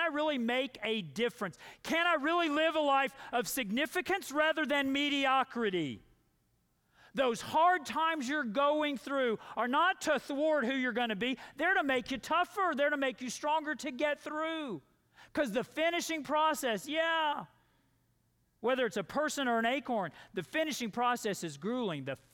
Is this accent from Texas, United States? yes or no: yes; Dallas, Texas, United States; and I remember I grew up in Dallas, Texas.